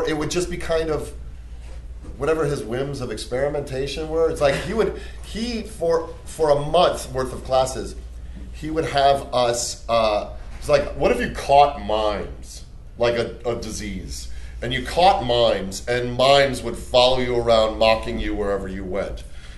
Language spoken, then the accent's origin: English; Chicago, Illinois, United States; when I get out of college, I'm going back, because I grew up in Chicago, so I'm going to go move downtown and I'm going to get into Second City